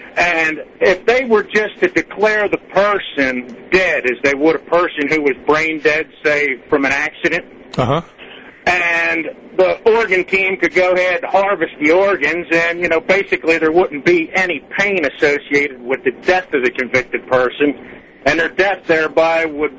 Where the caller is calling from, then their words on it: Easton, Maryland, United States; I'm calling you from Easton, Maryland.